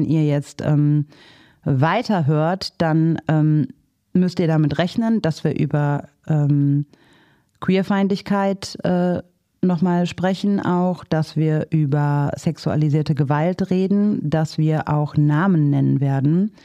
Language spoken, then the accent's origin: German; North Rhine-Westphalia, Germany; Und danach ist dann auch Schicht im Schacht, wie man bei uns im Ruhrpott sagt.